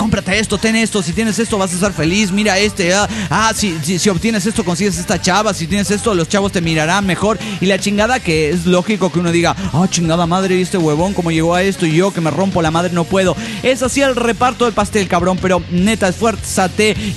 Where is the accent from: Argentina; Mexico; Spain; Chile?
Mexico; Tepito, Mexico City; de Tepito, México. Y ahí en medio de Tepito digo